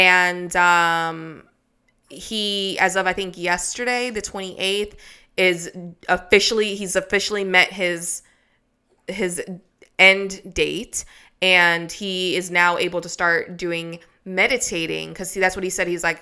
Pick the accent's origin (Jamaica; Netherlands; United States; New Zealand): Jamaica; I grew up on rice. I'm Jamaican and I'm Chinese, and rice is on both sides of my family